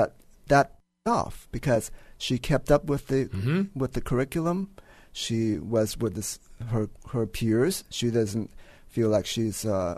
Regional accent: Texas, United States; I grew up in Texas and going to a public school

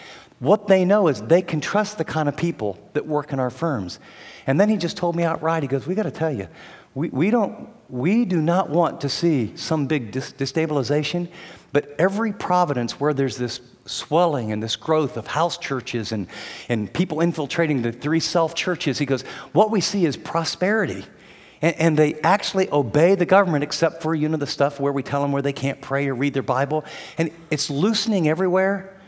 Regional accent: Ohio, United States; born there; except I was born in Ohio and he was born in Beijing.

